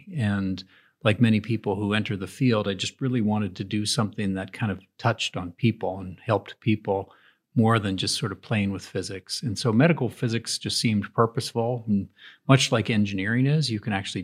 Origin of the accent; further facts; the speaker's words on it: Toronto, Ontario, Canada; I came from the Toronto area